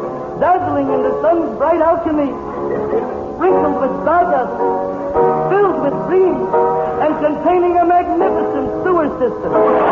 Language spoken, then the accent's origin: English; New York City, New York, United States; You know, I come from New York, as if you thought I was from London.